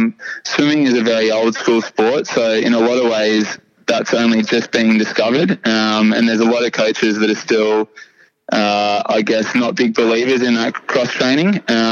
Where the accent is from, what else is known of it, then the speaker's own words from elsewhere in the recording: Port Macquarie, New South Wales, Australia; I know myself, I grew up in Port Macquarie and didn't really have much access or exposure to any professional swimmers.